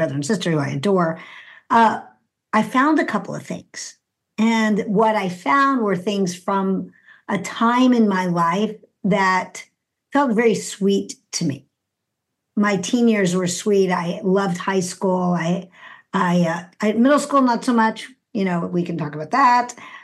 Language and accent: English; Houston, Texas, United States; So I grew up in Houston, Texas, and I am Jewish.